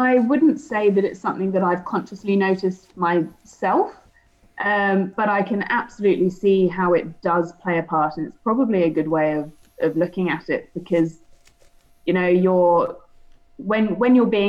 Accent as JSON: {"language": "English", "region": "South East England", "country": "United Kingdom", "tie": "born or raised there", "moved": "as an adult", "lives_now": "Australia", "said": "so I'm fully fledged Australian these days and have been for about a year or so. But I'm English. I grew up in Surrey, rolling countryside hills. I'm very much a country girl."}